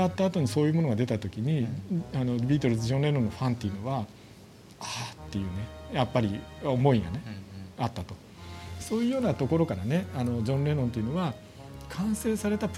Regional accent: Kichijoji, Tokyo, Japan; うちの地元の吉祥寺

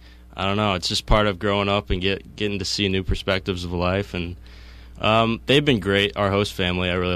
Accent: Detroit, Michigan, United States; now in Vermont, United States; Southeast, or in Detroit, like the suburbs. A lot of lakes there, but definitely not any mountains like here.

